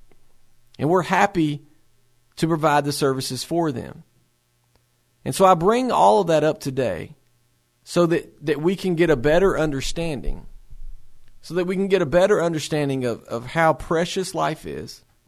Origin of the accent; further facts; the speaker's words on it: Tennessee, United States; I'm from Middle Tennessee and from a very small town. We didn't have the mafia.